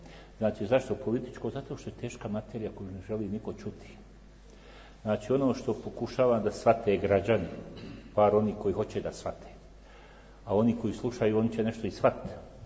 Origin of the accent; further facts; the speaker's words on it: Bosnia & Herzegovina; samo kod nas u Bosni, jer mi ne znamo šta je smeće